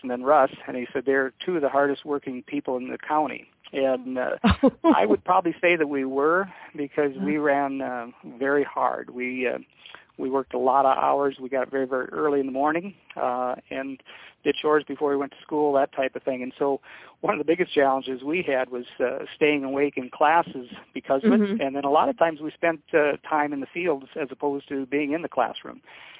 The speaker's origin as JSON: {"language": "English", "region": "Minnesota", "country": "United States", "tie": "born or raised there", "also_born_or_lived": "Omaha, United States", "said": "And we moved to Minnesota shortly thereafter. And I grew up in a farm family. I've got six brothers."}